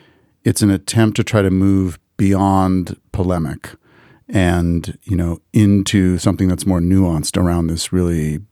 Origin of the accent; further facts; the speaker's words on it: United States; because I'm an American Jew telling part of telling their story.